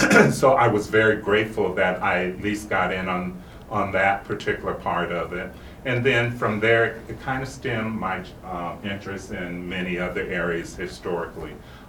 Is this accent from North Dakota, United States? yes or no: no; San Bernardino, California, United States; Born and raised here in San Bernardino. I left here when I went to college. I went to Cal State Fullerton